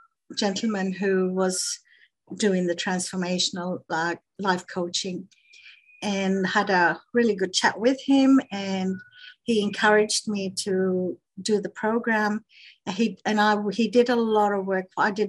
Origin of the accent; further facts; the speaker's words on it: Ghana; born there; I was born in Ghana, although I'm from a Lebanese background.